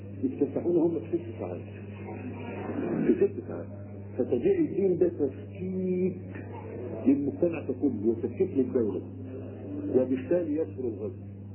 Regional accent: Egypt; احنا كمصريين

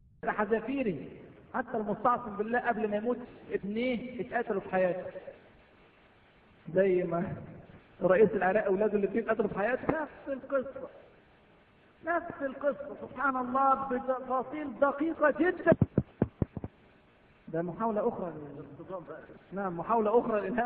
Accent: Egypt; في ناس كتير ما يعرفوش عندنا في مصر

